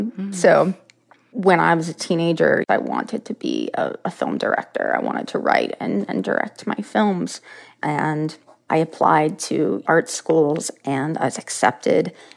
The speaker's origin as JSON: {"language": "English", "region": "Appalachia", "country": "United States", "tie": "born or raised there", "said": "But I grew up watching people on screen from Appalachia almost portrayed as jokes, as hillbillies, as ignorant"}